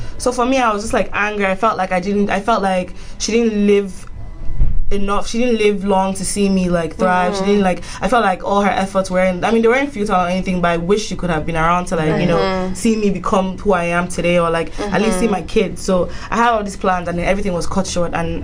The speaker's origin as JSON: {"language": "English", "country": "Nigeria", "said": "because I'm also Nigerian, it's very difficult."}